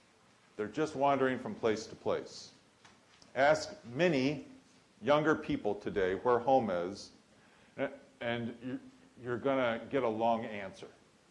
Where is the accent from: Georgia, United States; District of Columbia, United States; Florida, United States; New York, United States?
District of Columbia, United States; Washington; I came from Washington, D.C., where it was extremely obvious.